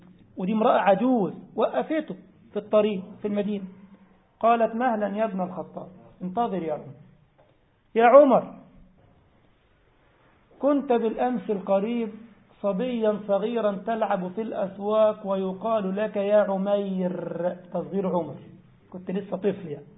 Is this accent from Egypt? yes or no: yes; Egypt; رجل بيعمل عمرة من بلدنا مصر